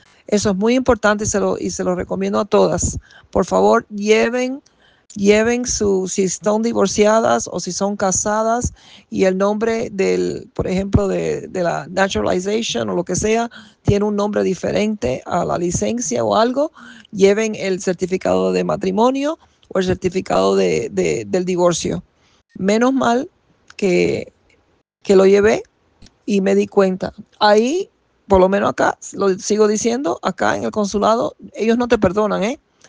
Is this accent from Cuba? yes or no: yes; Cuba; casualmente yo soy cubana